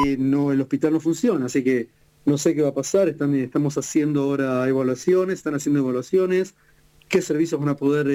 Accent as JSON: {"language": "Spanish", "region": "Buenos Aires", "country": "Argentina", "said": "yo era de Capital, Villa Crespo, y Villa sí, Crespo."}